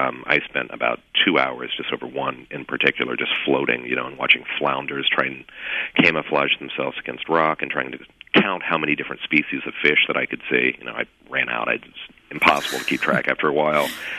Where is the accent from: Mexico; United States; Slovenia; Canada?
United States; Indiana; I grew up in the Midwest. My childhood vacations were all based upon piling into the station wagon, driving to a nearby Midwestern city. I grew up in northern Indiana.